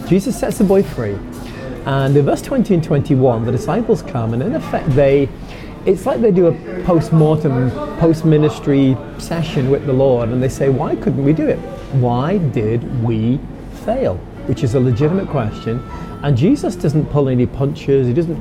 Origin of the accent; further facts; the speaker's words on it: United Kingdom; now in United States; I'm a British American. Live in the US